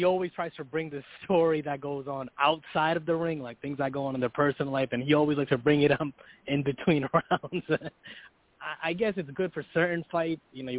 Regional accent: New York, United States; Yeah, I'm from New York. … How you guys doing?

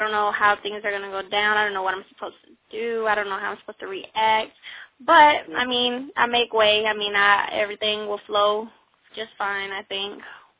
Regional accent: Fort Myers, Florida, United States; It's a son. I'm from Fort Myers, born and raised in Florida. Yes, I am a Floridian. I'm half Laos and half Thai.

